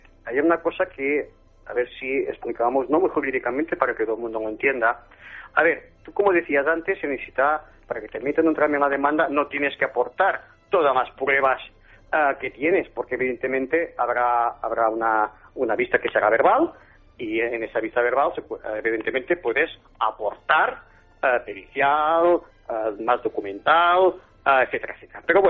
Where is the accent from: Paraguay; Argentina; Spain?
Spain; Y yo, como abogado, en ese sentido, y como español